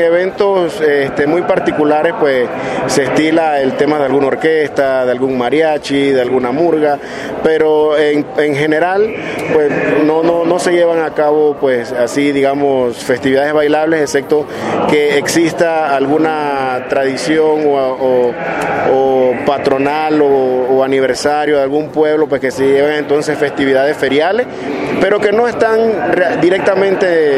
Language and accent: Spanish; Chiriquí, Panama; En el caso de nuestra provincia, que somos de Chiriquí, se juega casi que desde el día miércoles en las temporadas altas.